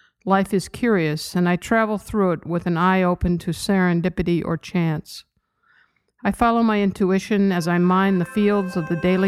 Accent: Indiana, United States; Although I grew up in Indiana, the Midwest does include a large portion of the United States.

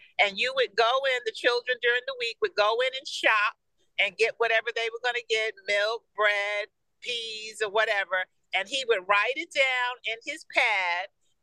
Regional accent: Brooklyn, New York, United States; So like Reverend Kim, I grew up in East New York, Brooklyn.

